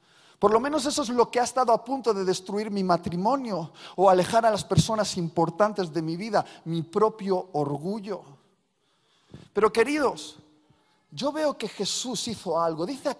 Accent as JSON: {"language": "Spanish", "region": "Basque Country", "country": "Spain", "said": "las peleas entre mi mujer y yo son normales porque somos vascos. Y los vascos discutimos"}